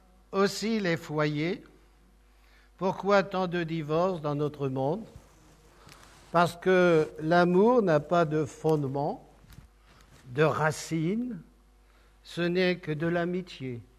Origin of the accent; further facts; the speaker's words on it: North, France; C'est vrai que je suis du Nord, moi.